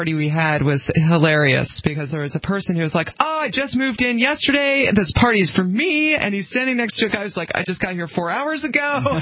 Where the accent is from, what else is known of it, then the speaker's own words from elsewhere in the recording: New Hampshire, United States; But, I was. And by the state of New Hampshire, actually, as well.